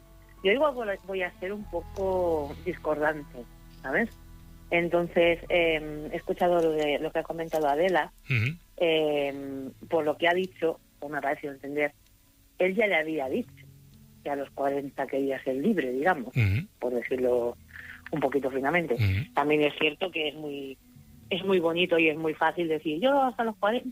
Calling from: Burgos, Castile and León, Spain; de Burgos.

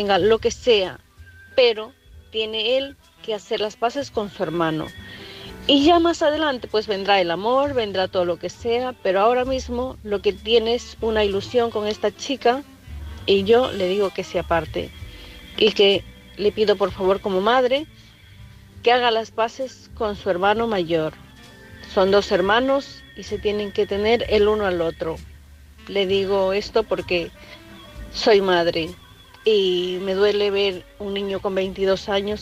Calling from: Santiago de Compostela, Galicia, Spain; de Santiago de Compostela. Espero ayudarle en algo al chico.

